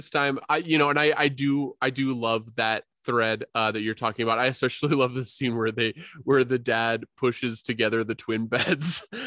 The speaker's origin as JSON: {"language": "English", "town": "Platte", "region": "South Dakota", "country": "United States", "tie": "born or raised there", "said": "Yeah, I think, you know, growing up in Platte, South Dakota, I knew and probably to this day still know a few Theos."}